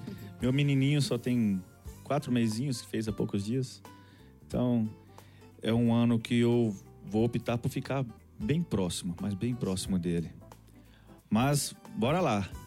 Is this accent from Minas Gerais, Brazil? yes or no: yes; Minas Gerais, Brazil; Mas sou mineiro.